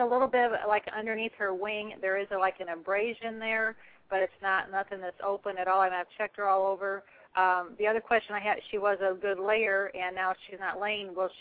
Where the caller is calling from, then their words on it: Kentucky, United States; I'm from Kentucky.